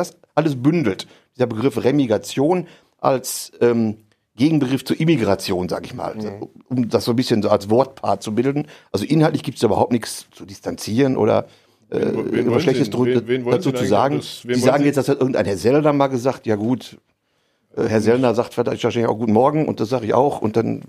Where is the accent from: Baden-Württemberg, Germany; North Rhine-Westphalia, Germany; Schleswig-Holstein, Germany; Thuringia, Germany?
Thuringia, Germany; Gera; ich komme aus Gera